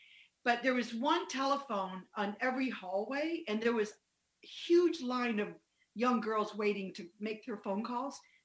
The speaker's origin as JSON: {"language": "English", "region": "the South", "country": "United States", "tie": "born or raised there", "said": "to try to come to terms and understand what it was like growing up the way I grew up in the South."}